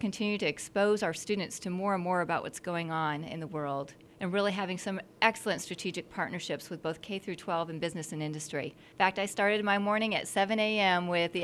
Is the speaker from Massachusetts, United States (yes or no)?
yes; Massachusetts, United States; I grew up in Massachusetts and spent most of my time, though, other than some time in Virginia, in the Midwest.